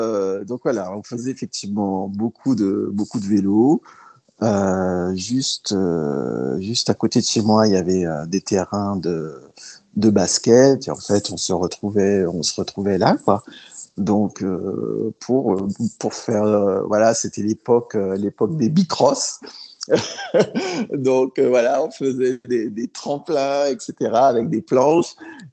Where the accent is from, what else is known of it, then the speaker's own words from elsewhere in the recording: Le Gosier, Guadeloupe, France; j'habite Le Gosier en Guadeloupe. Grandir en Guadeloupe, oh, c'est une expérience formidable, on va dire. Hein voilà, donc moi j'ai grandi au Gosier en fait. Je suis un enfant du Gosier, du coup.